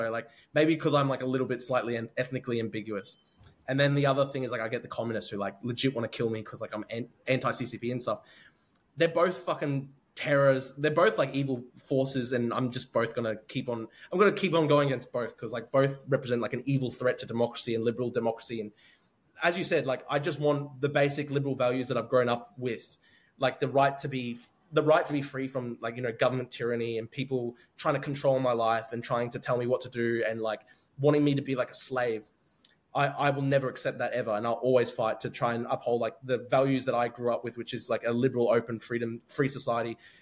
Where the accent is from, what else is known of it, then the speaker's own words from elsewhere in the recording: Australia; I completely identify as Australian and I want to protect Australia and the values that I grew up with and the democracy that I grew up in.